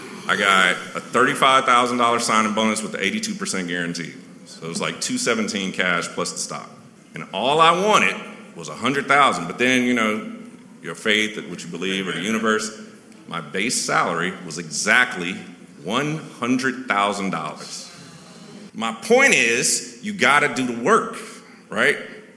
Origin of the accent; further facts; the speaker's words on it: Chicago, Illinois, United States; And the analogy I give is I grew up in Chicago